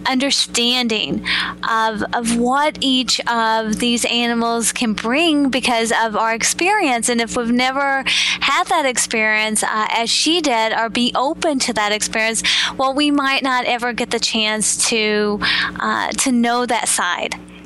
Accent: the South, United States; Because growing up in the South, I know what possums are.

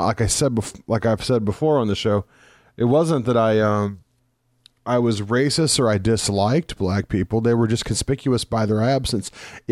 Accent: Midwest, United States; also born or lived in West Coast; now in Denver, United States; But if I go back to my hometown or to a town like that, it's been so long since I lived in a really tiny town that in the Midwest that I'm actually uncomfortable there now.

